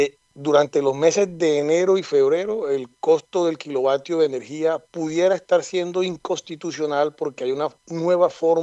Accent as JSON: {"language": "Spanish", "region": "Caribbean Region", "country": "Colombia", "said": "somos ciudadanos colombianos, somos caribeños"}